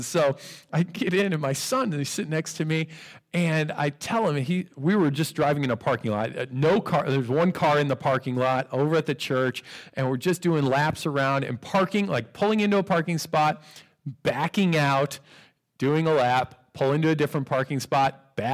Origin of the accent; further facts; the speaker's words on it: Midwest, United States; He was from Texas, and I grew up in the Midwest, and so I'd never heard guys talk this way